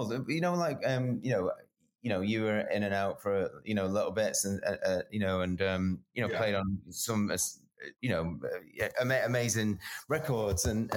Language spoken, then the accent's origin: English; Edinburgh, Scotland, United Kingdom; I'm an Edinburgh man.